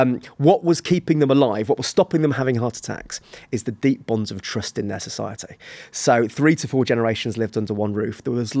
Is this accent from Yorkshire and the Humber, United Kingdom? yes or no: yes; Sheffield, Yorkshire and the Humber, United Kingdom; born there; now in Birmingham, United Kingdom; Well, I was born in Sheffield.